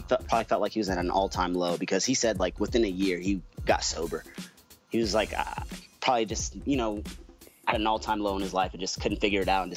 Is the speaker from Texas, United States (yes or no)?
no; Oklahoma, United States; He said we're from Oklahoma. Yeah, we are, for sure.